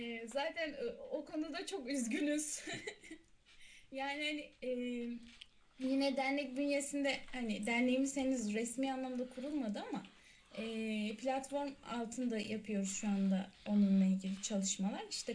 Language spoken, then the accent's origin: Turkish; Kırşehir, Turkey; Doğma büyüme Kırşehirliyim zaten. Hani hiç Kırşehir dışında okul hayatım olmadı.